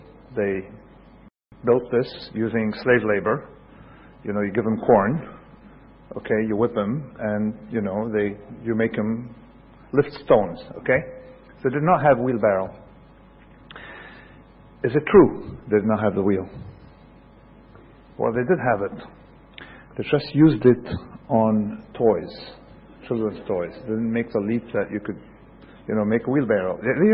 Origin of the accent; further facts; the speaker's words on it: Lebanon; I'm from Lebanon, halfway between Lebanon and here